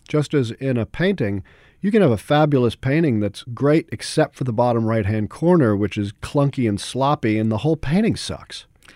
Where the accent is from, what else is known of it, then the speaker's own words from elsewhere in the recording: New York City, New York, United States; now in New Orleans, United States; I was born and raised in New York City, so as a result, I'm always also sort of a New Yorker. Most of my family's still there